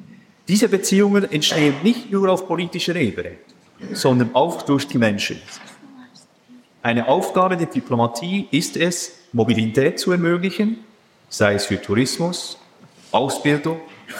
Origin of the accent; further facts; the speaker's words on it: Solothurn, Switzerland; born there; now in Thun, Switzerland; Als gebürtiger Solothurner habe ich überlegt, den falschen Lokaldialekt.